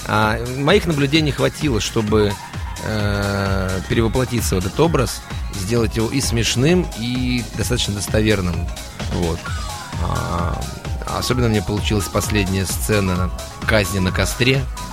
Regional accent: Siberia, Russia; also born or lived in Ural; Я сибирский, родился на Урале, но я сибирский натурал.

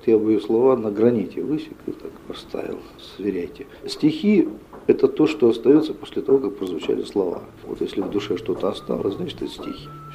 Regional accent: Siberia, Russia; Я говорю: да, да, я из Сибири.

